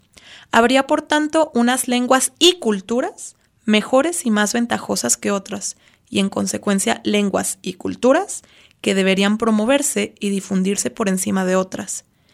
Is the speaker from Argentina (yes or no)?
no; Mexico; también es bien importante para nosotros como mexicanos